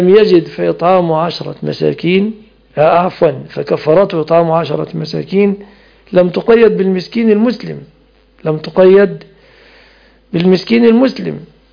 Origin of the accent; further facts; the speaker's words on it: Egypt; حتى في بلادنا مصر، ليس في ألمانيا